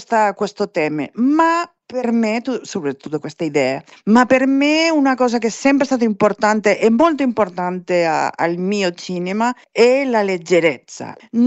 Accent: Barcelona, Catalonia, Spain; Italian is a second language; Io sono di Barcellona, okay. Ma il mio nonno era... francese.

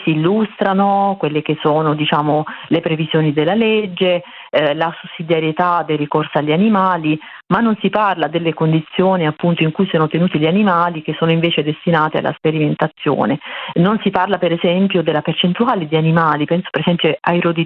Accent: Apulia, Italy; born there; Io sono nata in Puglia

